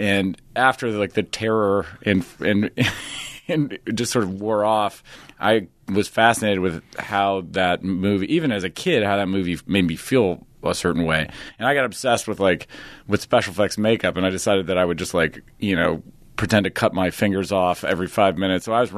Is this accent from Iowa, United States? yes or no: yes; Iowa, United States; also born or lived in Elk Grove Village, United States; I was born in Chicago. Well, I was born in Elk Grove Village, Hoffman Estates, which is like a runway of O'Hare. So it's sort of a northwest suburb. But yeah, I was there. Until I was like 2 years old, and then we moved to Iowa.